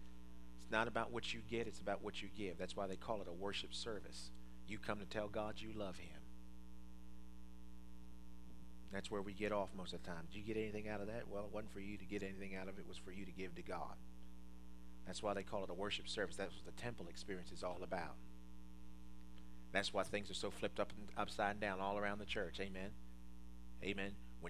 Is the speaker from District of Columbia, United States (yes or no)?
yes; Washington, District of Columbia, United States; The church that I grew up with in Washington, D.C.